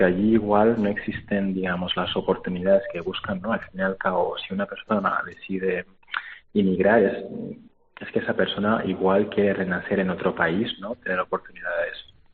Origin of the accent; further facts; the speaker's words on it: Las Palmas, Canary Islands, Spain; born there; Digo, nací en Las Palmas y mis padres son de Senegal